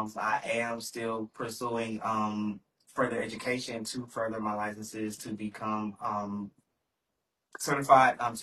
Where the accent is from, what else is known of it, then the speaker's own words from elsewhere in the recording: Scotland Neck, North Carolina, United States; I'm from Scotland Neck, North Carolina.